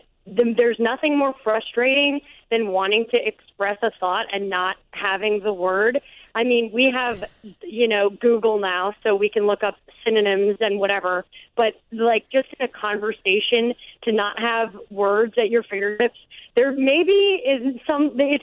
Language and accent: English; Chicago, Illinois, United States; Like, me growing up in Chicago with a big family, we drove everywhere.